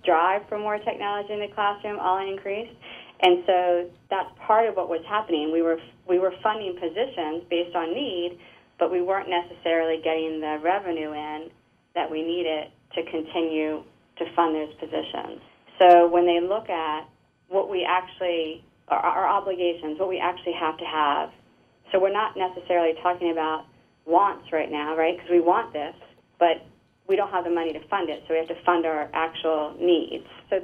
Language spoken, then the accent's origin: English; Maryland, United States; I grew up in Howard County, a product of Howard County schools, taught here all my life